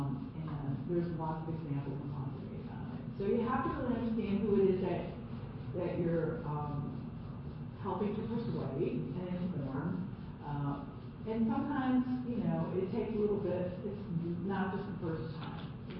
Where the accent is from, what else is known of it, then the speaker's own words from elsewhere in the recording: Chicago, Illinois, United States; So I remember growing up before the Clean Air Act, I grew up in Chicago, I remember breathing in all the air.